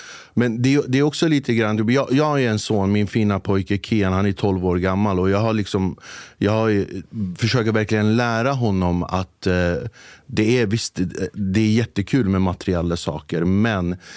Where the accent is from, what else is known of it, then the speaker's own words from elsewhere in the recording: Sweden; Jag är kurd från Turkiet, född och uppvuxen här i Sverige.